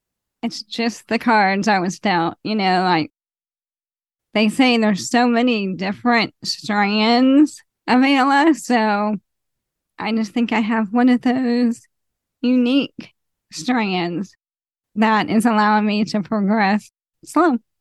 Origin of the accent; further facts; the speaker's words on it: Cincinnati, Ohio, United States; So he's been here in my hometown for a long time in the public eye.